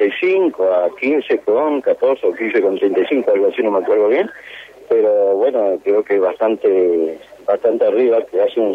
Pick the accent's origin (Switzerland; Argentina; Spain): Argentina